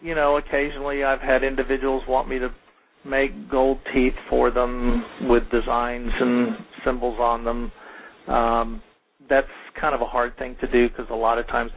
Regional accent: Texas, United States; and I grew up near Houston, and I've traveled to the Netherlands and Belize

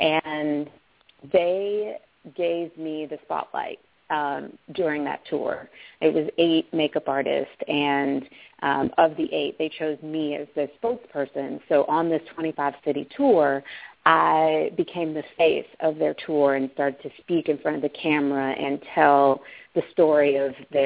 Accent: Chicago, Illinois, United States; moved away; I came here from Chicago. I'm originally from Chicago, and moved here, in 2002.

